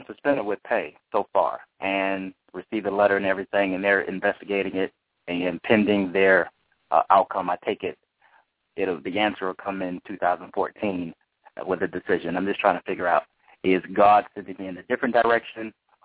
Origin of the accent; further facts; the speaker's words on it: Florida, United States; now in North Carolina, United States; No, ma'am. I'm originally from Florida. Transplanted to North